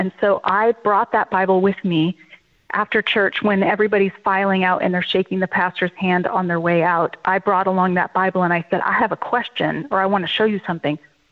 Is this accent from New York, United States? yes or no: no; Colorado, United States; Yes. Right. And so I grew up in Colorado.